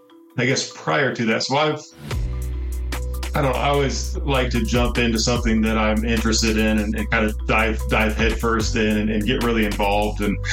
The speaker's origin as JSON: {"language": "English", "town": "Terre Haute", "region": "Indiana", "country": "United States", "tie": "born or raised there", "said": "So I grew up in Terre Haute, born and raised there all the way until college. My parents still live there, so get to the Terre Haute area quite a bit."}